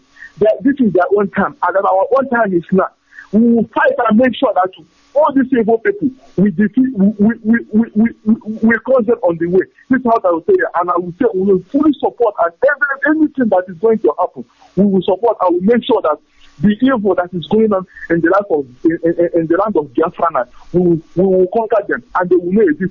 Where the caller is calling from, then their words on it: Germany; I'm calling from Germany.